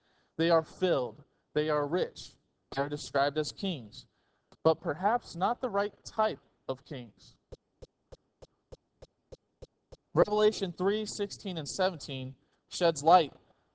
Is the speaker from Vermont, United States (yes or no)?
no; Alaska, United States; now in Arizona, United States; I was raised in Alaska prior to being in Arizona